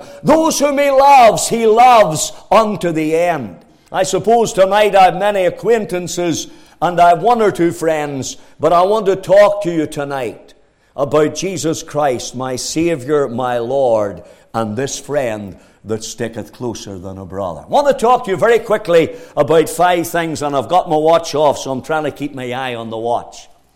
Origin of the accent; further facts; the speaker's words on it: Banbridge, Northern Ireland, United Kingdom; born there; I was born in Banbridge in the county of Down.